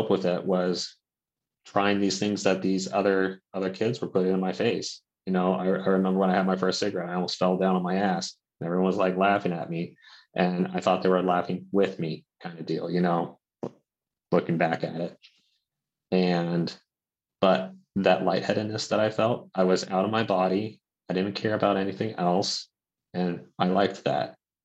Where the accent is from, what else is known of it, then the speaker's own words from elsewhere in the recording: Santa Barbara, California, United States; now in Sacramento County, United States; I am from California. This is where I'm coming from now. I currently live up in the Sacramento County, and I'm originally from Santa Barbara.